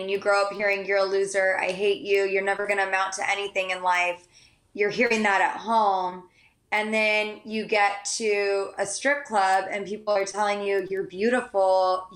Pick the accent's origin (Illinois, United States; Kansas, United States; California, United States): California, United States; San Diego; I grew up in San Diego, and we were very close to the Tijuana border.